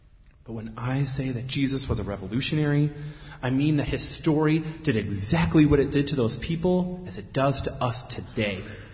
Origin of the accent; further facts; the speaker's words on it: United States; It makes me, as a Christian and as an American, look at our country and say